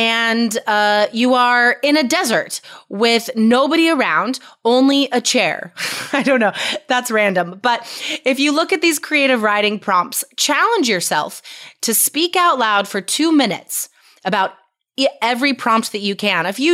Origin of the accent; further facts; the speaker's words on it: United States; maybe because I'm an American or I live in Portland, Oregon